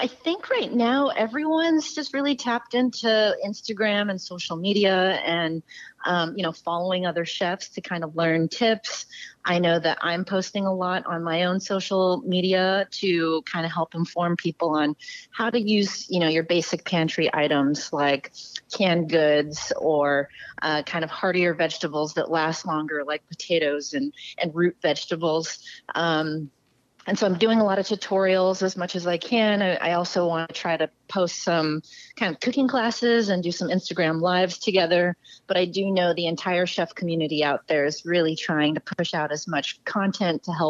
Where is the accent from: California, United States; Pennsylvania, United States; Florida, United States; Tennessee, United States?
California, United States; Los Angeles; now in San Francisco, United States; I live up here, but I grew up in Los Angeles, so I kind of spend my time between both cities.